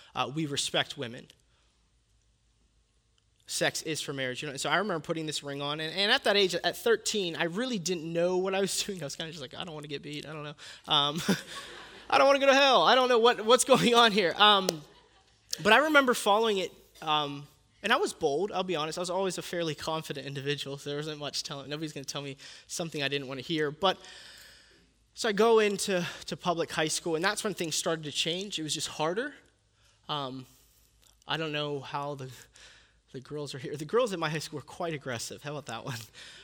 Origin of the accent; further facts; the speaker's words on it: Pittsburgh, Pennsylvania, United States; I'm from Pittsburgh, Pennsylvania, but I actually do believe I was from Texas.